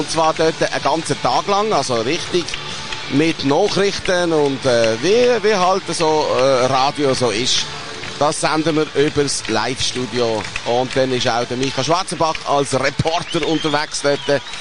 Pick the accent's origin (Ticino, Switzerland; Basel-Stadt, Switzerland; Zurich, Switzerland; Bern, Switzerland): Basel-Stadt, Switzerland; Basel; Als Basler sowieso nicht.